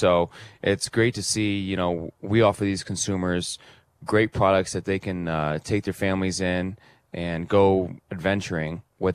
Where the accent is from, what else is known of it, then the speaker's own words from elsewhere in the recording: Elkhart, Indiana, United States; So, born and raised in Elkhart, Indiana. So RVs have been a part of my life since I was born.